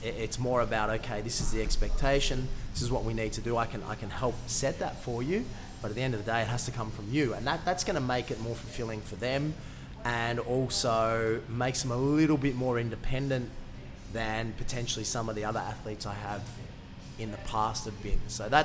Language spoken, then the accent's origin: English; Australia; and I'm just a part-timer from Australia